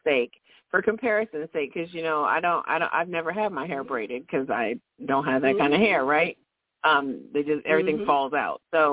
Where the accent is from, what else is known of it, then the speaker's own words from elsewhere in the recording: Iowa, United States; moved away as an adult; now in Arizona, United States; I never did, I'm from Iowa, LA was like, the only thing I knew about Los Angeles up until I was in my mid-30s was what I saw on TV.